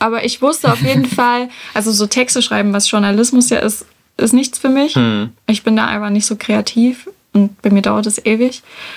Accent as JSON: {"language": "German", "region": "Saxony", "country": "Germany", "said": "habe ich gerade schon gesagt. Und ich komme aus dem Erzgebirge. Es ist jetzt nicht tiefstes Erzgebirge, man hört es auch nicht."}